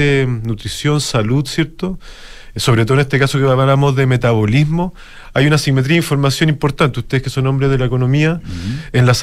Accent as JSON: {"language": "Spanish", "country": "Chile", "said": "somos tres socios chilenos."}